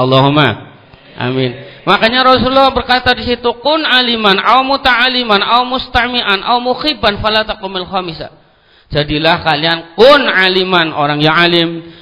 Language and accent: Indonesian; Indonesia; first language Javanese; Indonesian is a second language